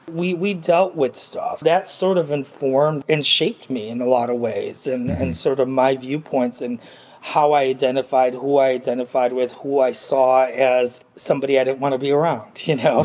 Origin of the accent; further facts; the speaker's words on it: Chicago, Illinois, United States; also born or lived in Montevideo, Uruguay; I was born in Montevideo, Uruguay. I was there, maybe 2 years old when my family migrated here to Chicago. And we ended up in the Pilsen community.